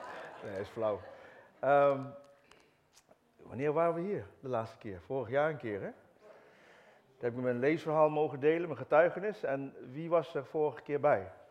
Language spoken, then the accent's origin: Dutch; North Brabant, Netherlands; born there; Ik ben in Brabant geboren, katholiek.